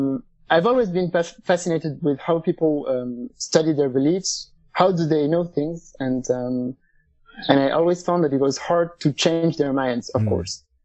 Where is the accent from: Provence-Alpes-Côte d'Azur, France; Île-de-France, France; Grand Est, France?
Grand Est, France; Strasbourg; English is a second language; So I'm from France. I'm actually from Strasbourg.